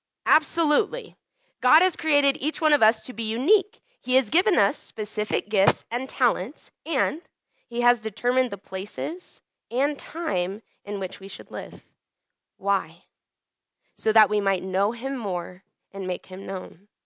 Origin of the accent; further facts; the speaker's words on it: United States; I'm single. I'm 29 years old. I'm an American